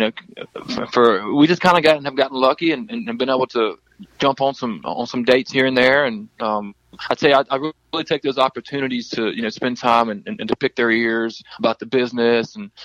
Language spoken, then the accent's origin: English; Salem, Virginia, United States; He's from about an hour away from where I am. I'm from Salem, and he's about an hour away from there, around the Lynchburg area.